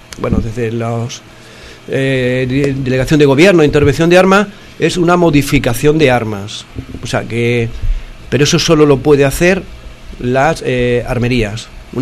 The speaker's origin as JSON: {"language": "Spanish", "town": "Torrejoncillo", "region": "Extremadura", "country": "Spain", "said": "yo me siento muy orgulloso por donde voy a decir que yo soy de Torrejoncillo. Pues ya te digo, yo tuve la mala suerte de no nacer en Torrejoncillo. Es solo lo que me quedaba y, por lo tanto, no he nacido aquí, pero a pringón como el que más."}